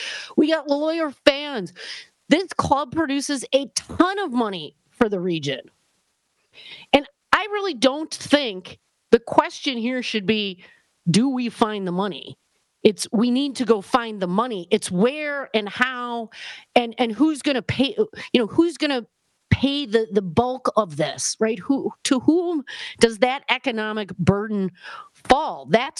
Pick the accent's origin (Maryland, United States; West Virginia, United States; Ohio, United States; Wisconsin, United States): Wisconsin, United States; because I was naive and from Wisconsin. And when we go to games, we actually mean to watch them.